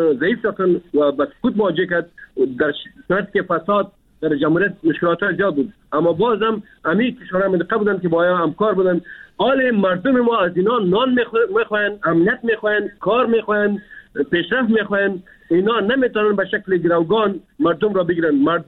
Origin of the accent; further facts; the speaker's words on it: Afghanistan; ما افغان هستیم، ما مسلمان هستیم